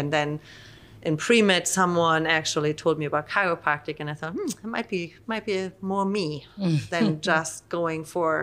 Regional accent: North Germany, Germany; Yeah, so I grew up in North Germany.

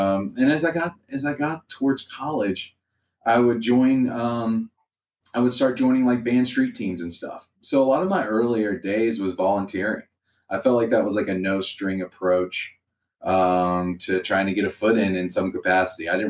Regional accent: Mobile, Alabama, United States; Mobile is where I grew up. I grew up in Mobile, Alabama, which is, for people that don't know, is kind of in between Atlanta and New Orleans.

